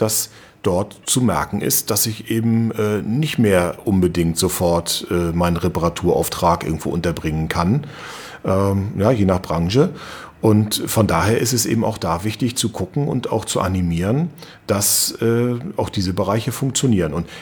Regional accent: Rostock, Mecklenburg-Vorpommern, Germany; born there; ich bin ja eben gebürtiger Rostocker

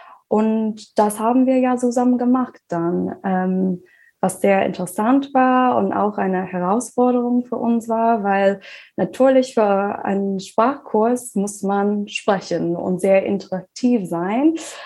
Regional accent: Ireland; German is a second language; moved away as an adult; also born or lived in Australia; now in Germany; Ich komme aus Irland. Ich habe mein Medizinstudium in Irland abgeschlossen und ich habe auch ein Jahr dort gearbeitet. Ich habe dann auch ein Jahr in Australien gearbeitet. Und jetzt bin ich hier in Deutschland

